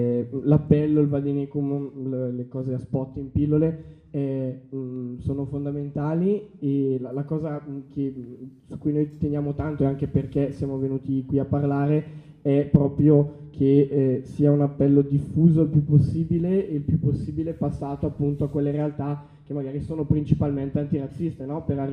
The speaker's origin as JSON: {"language": "Italian", "town": "Bergamo", "region": "Lombardy", "country": "Italy", "said": "Poi in realtà oggi sono qua perché sono di Bergamo"}